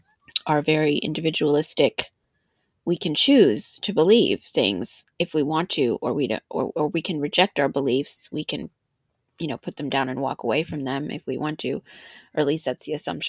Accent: Sakassou, Vallée du Bandama, Côte d’Ivoire; in the region where I grew up in Sakasso.

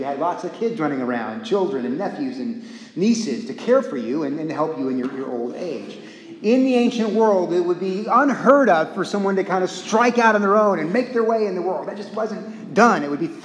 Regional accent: Corpus Christi, Texas, United States; I grew up in Corpus Christi.

